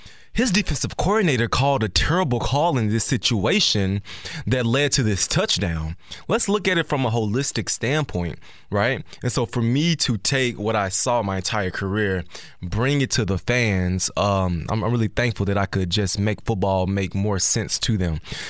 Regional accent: Olive Branch, Mississippi, United States; Olive Branch. Right by Memphis, Tennessee.

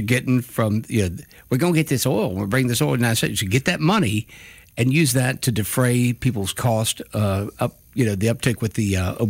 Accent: United States; So I'm an American, so I'm on our side

